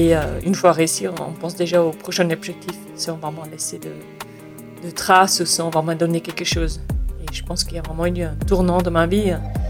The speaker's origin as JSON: {"language": "French", "country": "Switzerland", "said": "je suis suisse. Et j'ai déménagé dans la vallée il y a 3-4 ans maintenant."}